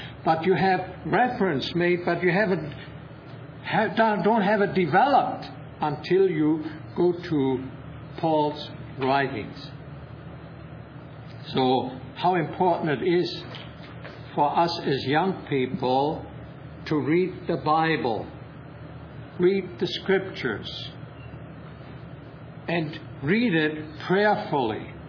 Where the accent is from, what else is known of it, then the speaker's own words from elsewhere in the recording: Germany; moved away as an adult; now in United States; I'm so thankful that we immigrated to the United States in 1953. I grew up in Germany. Fortunately, I wasn't old enough to have to serve. I was 15 when the war ended.